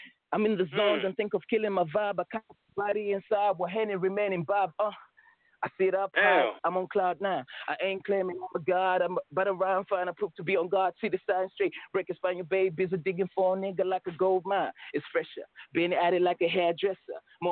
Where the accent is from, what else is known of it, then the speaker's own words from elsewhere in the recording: Lusaka, Lusaka Province, Zambia; from Smash Entertainment, and I'm from Zambia, Lusaka.